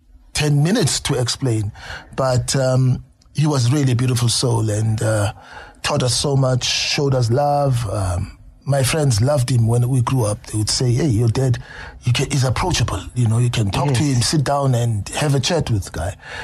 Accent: Springs, Gauteng, South Africa; also born or lived in Pimville, Soweto / Sharpeville, Vereeniging; Where I came from, you know, I come from Springs. My parents were Salvation Army officers, ministers. So it meant I lived in Gwatema as a kid until maybe age 2 and went to Pimville, Soweto, until age 4, went to Sharpeville, Vereeniging

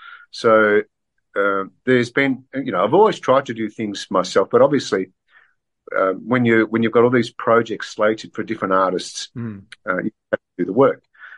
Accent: Australia; born there; I was born in Australia, but both my parents are from southern Italy, and we always had a strong Italian kind of culture in the family anyway.

